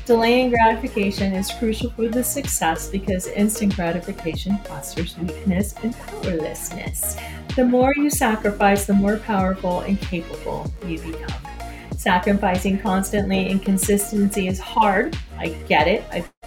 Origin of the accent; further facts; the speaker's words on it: Elkton, Maryland, United States; I'm from Elkton, Maryland. It is 39 and sunny, skies at high.